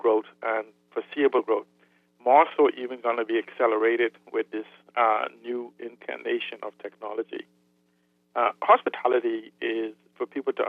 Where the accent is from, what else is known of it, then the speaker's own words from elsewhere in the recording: West End, Grand Bahama, Bahamas; I remember growing up in Grand Bahama. I remember growing up in West End, the Jack Tar Village.